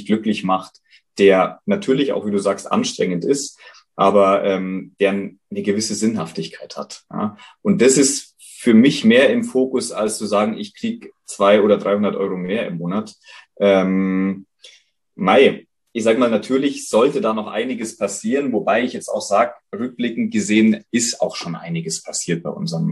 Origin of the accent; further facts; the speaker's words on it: Ebersberg, Bavaria, Germany; unsere Gesellschaft hier in Deutschland, in Bayern, bei uns in Ebersberg, ja, ist ja ständig im Wandel.